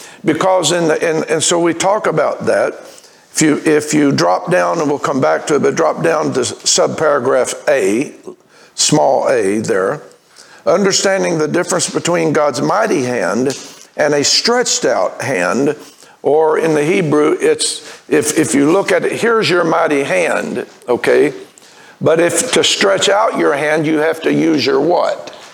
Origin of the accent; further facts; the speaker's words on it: Arkansas, United States; I grew up in Arkansas, and I tell you, gnats are demonic